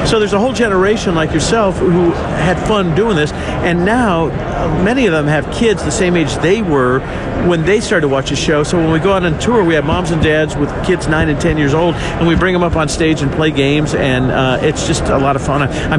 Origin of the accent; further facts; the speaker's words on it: Indianapolis, Indiana, United States; I grew up in Indianapolis